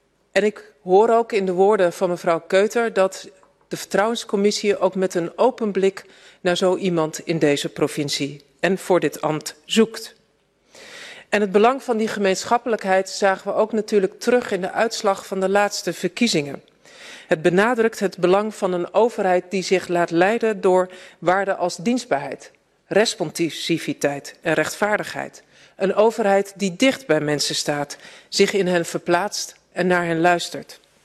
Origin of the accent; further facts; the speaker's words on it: Zeewolde, Flevoland, Netherlands; Omdat ik een deel van mijn jeugd in Zeewolde heb doorgebracht.